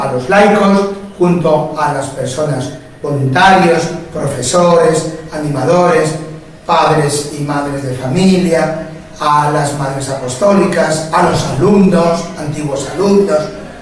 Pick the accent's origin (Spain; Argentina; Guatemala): Spain; Claro, nosotros como españoles